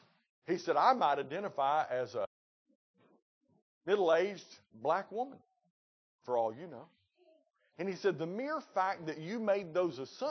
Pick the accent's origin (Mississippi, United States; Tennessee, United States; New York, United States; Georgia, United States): Georgia, United States; I said, "I'm from Georgia. I'm the only one in the car without an accent."